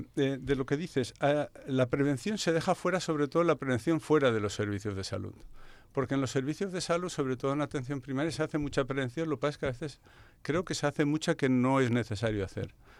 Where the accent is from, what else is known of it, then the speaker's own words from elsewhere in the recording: Spain; Sí, somos líderes los españoles